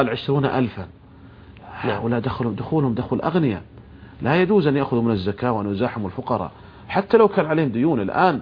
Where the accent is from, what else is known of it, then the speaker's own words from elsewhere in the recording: Saudi Arabia; عندنا في المملكة العربية السعودية وصدر قرار بأنه جائز